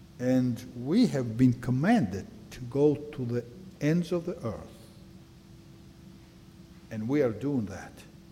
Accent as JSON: {"language": "English", "country": "Russia", "lives_now": "United States", "said": "See, when I go to Russia or Ukraine, I'm an American. When I'm here, I'm Russian."}